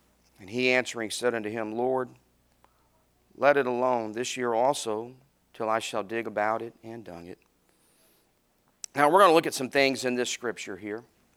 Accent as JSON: {"language": "English", "region": "Arkansas", "country": "United States", "tie": "born there", "lives_now": "San Antonio, United States", "said": "y'all know that I wasn't born here in Texas, and I was born in Arkansas, and I haven't lived there in years and years and years."}